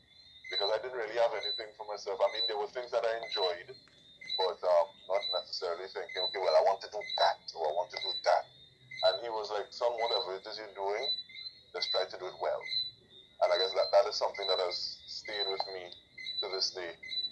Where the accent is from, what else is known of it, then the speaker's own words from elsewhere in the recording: Gasparillo, Couva-Tabaquite-Talparo, Trinidad & Tobago; Well, I just said I'm from Gasparillo.